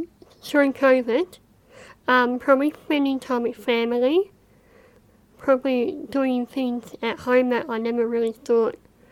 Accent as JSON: {"language": "English", "town": "Harvey", "region": "Western Australia", "country": "Australia", "tie": "born or raised there", "said": "I was actually born in Harvey, so I was born in Harvey Hospital, and I've lived here all my life, basically."}